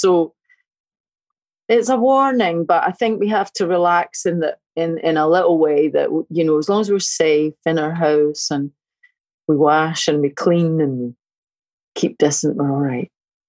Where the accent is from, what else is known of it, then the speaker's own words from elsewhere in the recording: Glasgow, Scotland, United Kingdom; I'm a tenement lassie. I was born in Anderson, Glasgow, and I was born just at the end of the 50s. Okay, I'm not a 50s baby, but I'm 59 August, and I have vivid memories of that street in the tenements